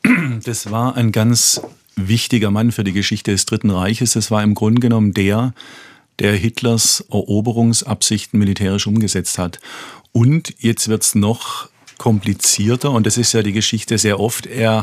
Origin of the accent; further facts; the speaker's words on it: Tübingen, Baden-Württemberg, Germany; also born or lived in Heidelberg; Von daher wirklich geprägt durch Baden-Württemberg.